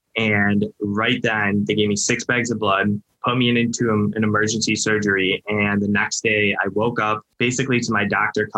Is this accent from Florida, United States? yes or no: no; Cleveland, Ohio, United States; So I'm 29 years old now. I'm from Cleveland, Ohio.